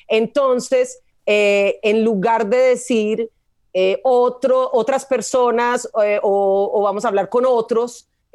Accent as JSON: {"language": "Spanish", "country": "Colombia", "said": "mire, yo vengo de Colombia, allá todavía no estamos como tan avanzaditos en esto"}